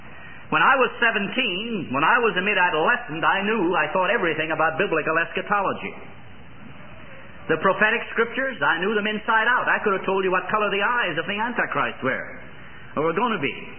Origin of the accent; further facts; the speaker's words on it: Ireland; I was born in Ireland, raised in Ireland, went to medical school in Ireland.